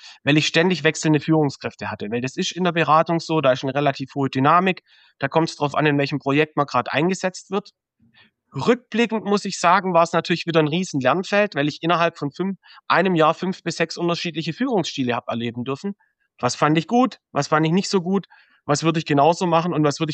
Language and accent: German; Baden-Württemberg, Germany; Und wir haben uns dann sehr, sehr schnell dazu entschieden, den Lebensmittelpunkt wieder nach Stuttgart zu verlegen oder in den Großraum Stuttgart. Ich komme ja daher. Ich wohne immer noch im gleichen Ort, wo ich aufgewachsen bin.